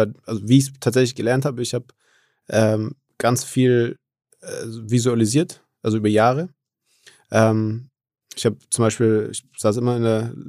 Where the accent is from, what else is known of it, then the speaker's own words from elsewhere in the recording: Nuremberg, Bavaria, Germany; also ich bin ja in Nürnberg aufgewachsen, da gibt's nicht so viel Welle.